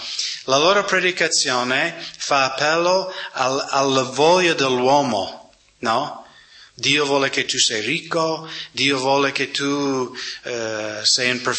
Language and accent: Italian; United States; Italian is a second language; perché sono americano